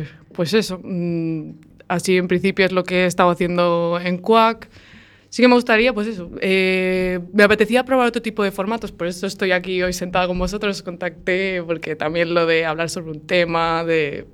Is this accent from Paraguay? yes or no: no; Burgos, Castile and León, Spain; now in Oleiros, Spain; vivo en Oleiros, aunque yo tengo raíces castellanas, yo soy de Burgos, pero bueno, ya llevo unos cuantos años aquí.